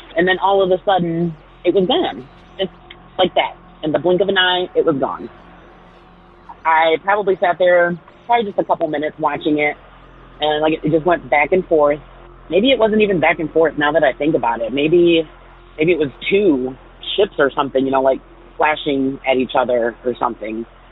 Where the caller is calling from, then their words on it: Ohio, United States; Hey Derek … from Ohio.